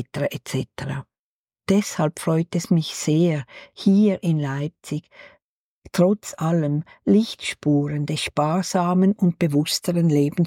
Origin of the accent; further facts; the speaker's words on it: Switzerland; Ich bin in den früheren 70er Jahren als Teenager in der Schweiz aufgewachsen.